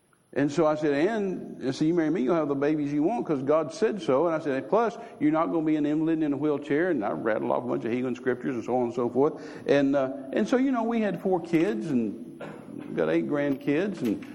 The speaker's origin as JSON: {"language": "English", "region": "Texas", "country": "United States", "said": "being a Texan, I always like pistols and guns."}